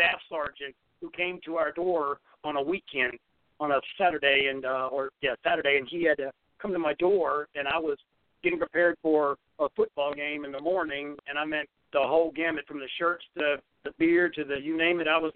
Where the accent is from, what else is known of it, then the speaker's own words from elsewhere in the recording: Katy, Texas, United States; And we grew up in Katy, Texas.